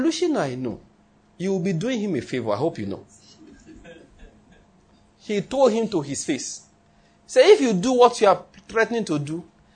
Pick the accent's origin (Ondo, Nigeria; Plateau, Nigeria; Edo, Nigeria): Ondo, Nigeria; I'm from Ondo State. Anyway, I'm Yoruba, Hittite, Amoriteness, you know, we talked about that before.